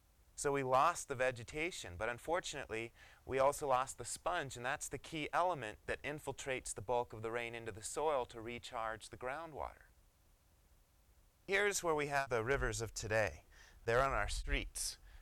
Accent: Arizona, United States; when people heard I was from Arizona and interested in water

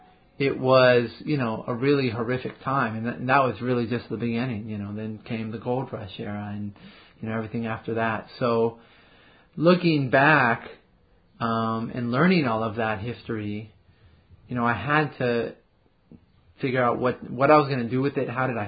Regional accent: Oakland, California, United States; Even though I was born in Oakland, I've lived here all my life

